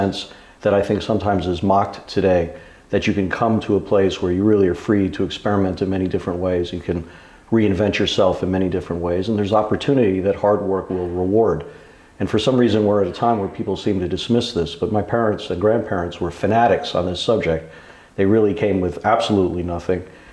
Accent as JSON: {"language": "English", "town": "New York City", "region": "New York", "country": "United States", "tie": "born there", "said": "I was born in 1967 in New York City."}